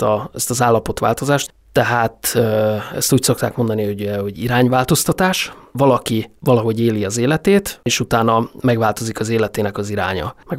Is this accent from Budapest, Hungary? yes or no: yes; Budapest, Hungary; also born or lived in Fót; Fűzfő és katolikus felmenőim voltak. De az első évemet Fóton töltöttem, és utána mi Pestre költöztünk az 5. kerületbe, tehát én abszolút belvárosi, kötődésű, szemléletű, mentalitású embernek vallom magam, ezért is szeretek Pesten élni